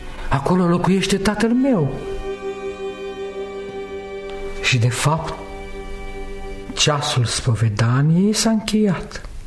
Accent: Vărai, Maramureș County, Romania; Bine, dar eu mă trag din Vărai.

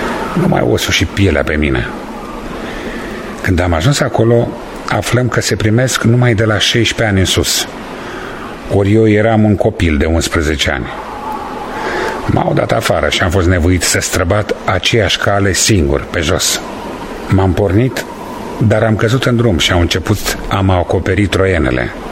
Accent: Văleni, Moldova; din Văleni, Vulcănești, și lucrul ăsta îl cunosc foarte bine.

